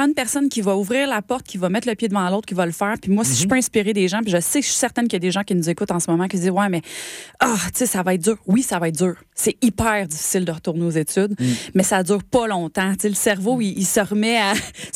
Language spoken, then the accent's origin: French; Saint-Lin–Laurentides, Quebec, Canada; Je viens de Saint-Lin-Laurentide.